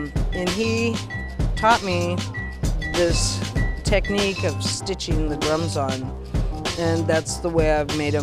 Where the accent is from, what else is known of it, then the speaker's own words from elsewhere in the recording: Alaska, United States; I grew up in Southeast.